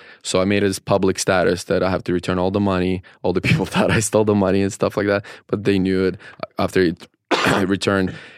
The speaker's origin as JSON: {"language": "English", "town": "Odesa", "region": "Odesa Oblast", "country": "Ukraine", "tie": "born or raised there", "also_born_or_lived": "Russia", "said": "I was born in Russia and raised in Ukraine at Odessa Mama."}